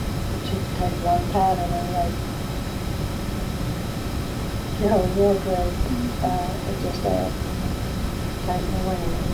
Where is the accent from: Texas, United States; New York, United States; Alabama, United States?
Alabama, United States; also born or lived in Georgia; That's the one we moved into when we come from Alabama to Georgia.